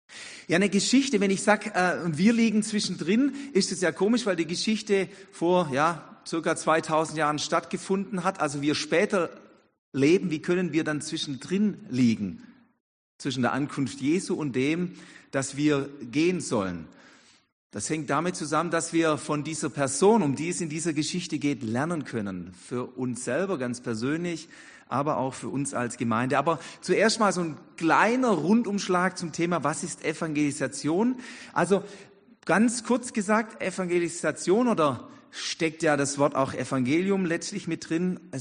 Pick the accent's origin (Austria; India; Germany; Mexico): Germany; Ditzingen, Baden-Württemberg; für mich meine alte Heimatstadt, weil ich hier ja groß geworden bin.